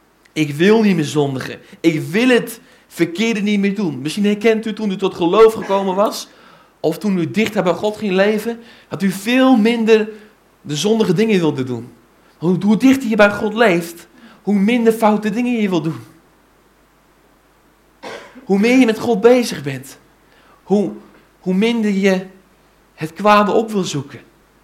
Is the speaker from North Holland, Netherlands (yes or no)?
no; Bunschoten-Spakenburg, Utrecht, Netherlands; Ik kom uit Bunschoten-Spakenburg, een heel gelovig, religieus dorp.